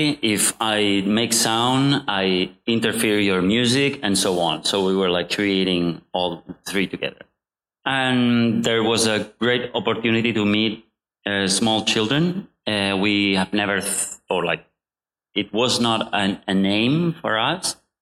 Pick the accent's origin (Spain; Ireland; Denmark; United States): Spain; I'm from Spain